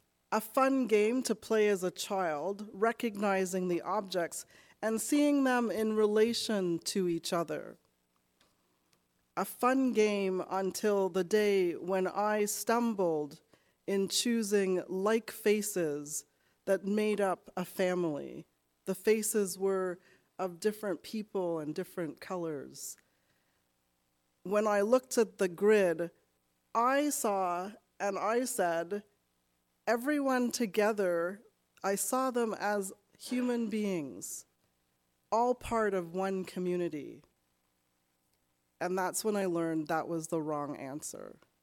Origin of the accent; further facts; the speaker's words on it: Canada; As a Canadian Black woman